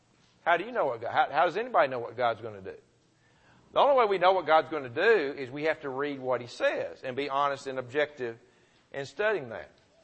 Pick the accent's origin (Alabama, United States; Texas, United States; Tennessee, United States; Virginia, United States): Tennessee, United States; Murfreesboro; One of the fellows I grew up with in Murfreesboro, Tennessee